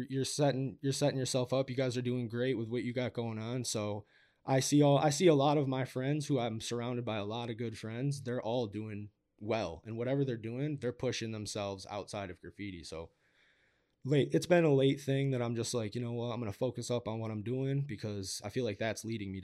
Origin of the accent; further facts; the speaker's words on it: Syracuse, New York, United States; I'm from Cuse. I don't really love to say that, but.